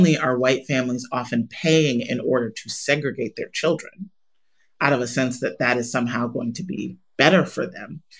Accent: Chicago, Illinois, United States; the Metropolitan Planning Council in Chicago, my hometown, one of the most segregated cities in the country

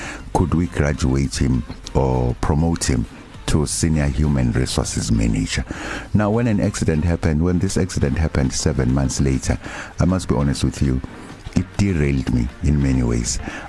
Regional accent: Durban, KwaZulu-Natal, South Africa; I'm a Durban boy. Was born in northern KwaZulu-Natal in 1971. But my family then moved to Durban because my parents worked at King Edward Hospital. We grew up here at Umlazi Township.

